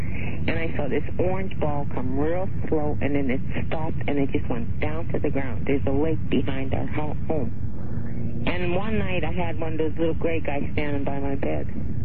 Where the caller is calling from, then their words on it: Springfield, Ohio, United States; from Springfield in Ohio.